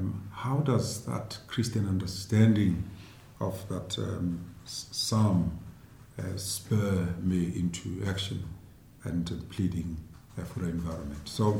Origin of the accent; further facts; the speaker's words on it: South Africa; Well, I'm a South African